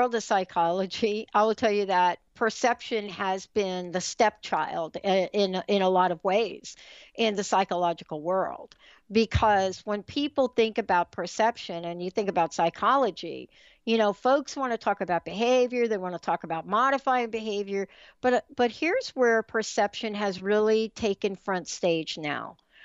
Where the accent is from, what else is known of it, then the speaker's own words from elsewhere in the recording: East Coast, United States; I grew up on the East Coast. Pittsburgh was in my wheelhouse of sports, right?